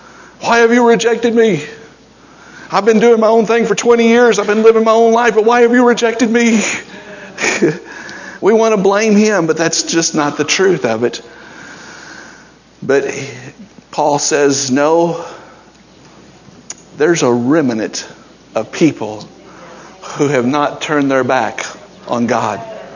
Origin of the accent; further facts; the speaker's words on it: United States; I'm an American. I'm on the soil, born here, raised here.